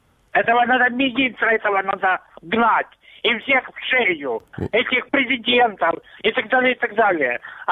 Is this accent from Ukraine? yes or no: yes; Ukraine; born there; Я сам родился в селе, на Украине.